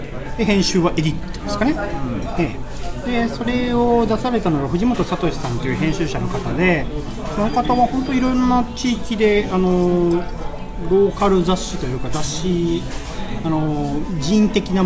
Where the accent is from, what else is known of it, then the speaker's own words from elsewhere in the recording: Kanda, Tokyo, Japan; 自分の地元の神田っていうエリアとか、そこら辺のエリアを掘り下げて